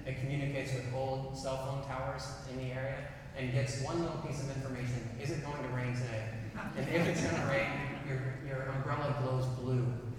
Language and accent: English; Nebraska, United States; it transformed little antique stores in my hometown in Nebraska into international marketplaces.